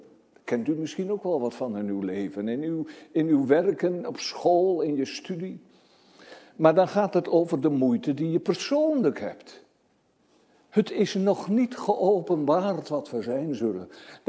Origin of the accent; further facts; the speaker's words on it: Elburg, Gelderland, Netherlands; Kijk, ik kom uit Elburg oorspronkelijk